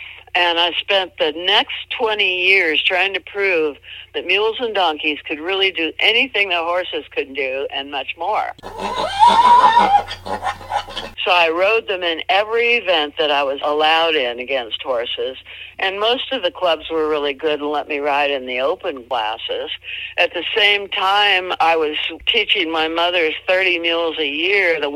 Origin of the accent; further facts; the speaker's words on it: Minneapolis, Minnesota, United States; born there; And I was born in Minneapolis in 1950.